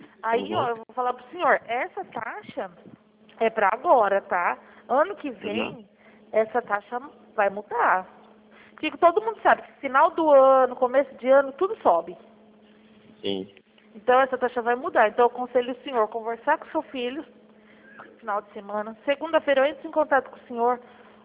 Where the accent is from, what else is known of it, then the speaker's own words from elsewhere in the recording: Araçatuba, São Paulo, Brazil; Sou de Araçatuba